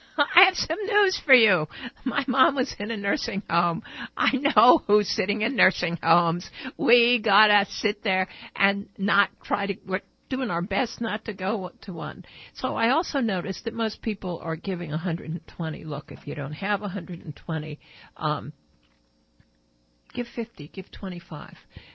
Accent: New Jersey, United States; thank you very much from Union, New Jersey, my home state.

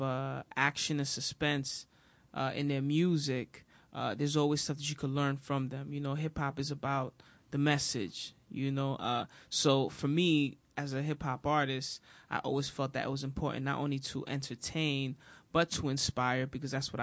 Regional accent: New York City, New York, United States; born there; I was very fortunate where I was born in New York City, where the foundation of hip hop is.

